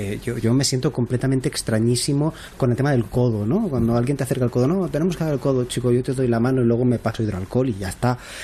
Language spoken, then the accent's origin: Spanish; Spain; cuando como españoles nos relacionamos con otros países europeos, ya no te digo con países más allá de lo que es la vieja Europa